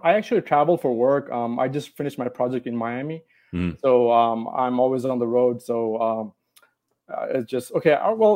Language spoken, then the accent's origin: English; Saudi Arabia; also born or lived in Bangladesh / England; now in United States; I was born in Bangladesh, but I grew up in Saudi Arabia. Then I moved to England. I studied there for a few years, and then I moved to the States back in 05.